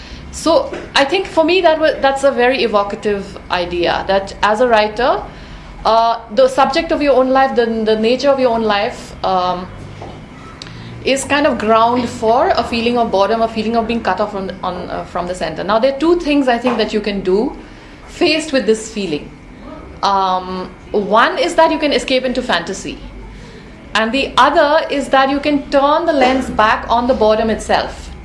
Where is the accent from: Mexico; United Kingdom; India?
India; Shillong, Meghalaya; when we were growing up in Shillong, the idea of going out to eat was very exciting.